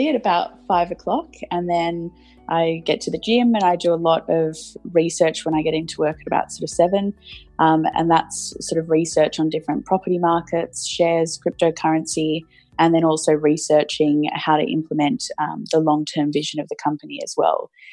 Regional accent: Belrose, New South Wales, Australia; also born or lived in Terry Hills; So I grew up in Belrose on the, I guess, the cusp of the North Shore and the Northern Beaches. Before that, we lived in Terry Hills. And I think we moved to Belrose the day before my 4th birthday. So we've been here for, I guess, ages

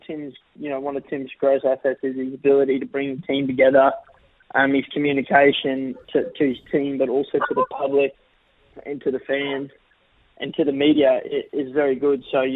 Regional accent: Australia; I'm Australian through and through

